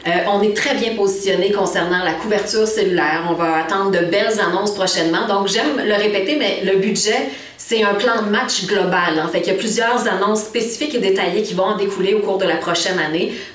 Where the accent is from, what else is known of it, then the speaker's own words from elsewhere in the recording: Quebec, Canada; je suis gaspésienne de la baie des Chaleurs. J'utilise l'hôpital de Maria, j'y élève mes enfants